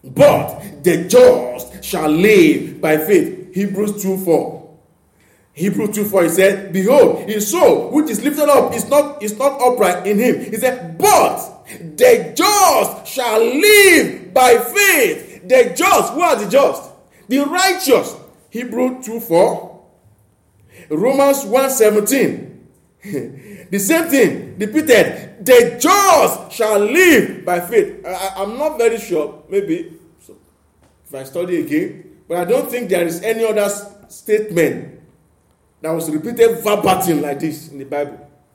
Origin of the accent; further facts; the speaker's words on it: South West Nigeria, Nigeria; You know, when we were growing up in Yoruba land, and they said that you have to choose one.